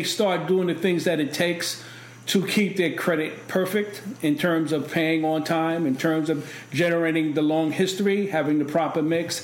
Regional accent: New York, United States; I grew up in East New York, where he was at.

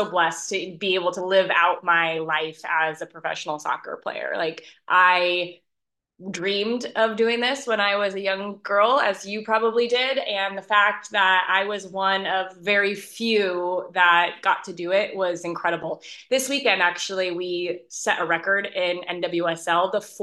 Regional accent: United States; I am American, so I apologize for the soccer reference.

